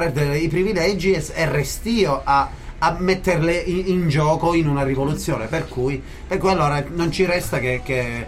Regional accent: Sicily, Italy; Noi siamo una terra che nel nostro dialetto non esiste il futuro. Cioè, è una terra senza il futuro. Cioè, quando tu parli nel dialetto siciliano, non esiste io andrò.

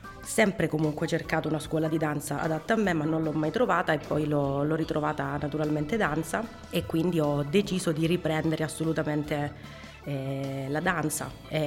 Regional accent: Calabria, Italy; now in Perugia, Italy; perché io non sono di Perugia, sono calabrese. Vivo qui ormai da 17 anni

